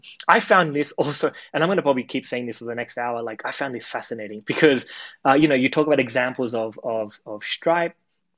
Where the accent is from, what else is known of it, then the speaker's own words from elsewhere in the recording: Australia; moved away; I'm from Australia. I've only been here a couple of years